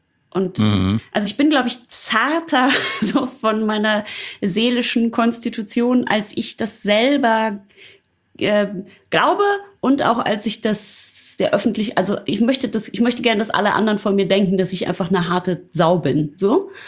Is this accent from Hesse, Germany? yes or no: no; North Rhine-Westphalia, Germany; weil ich komme aus dem Ruhrpott und ich bin guter Kumpel